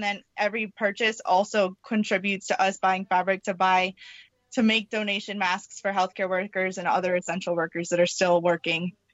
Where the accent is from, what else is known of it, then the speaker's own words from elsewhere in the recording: Sturbridge, Massachusetts, United States; We're from Sturbridge, Mass.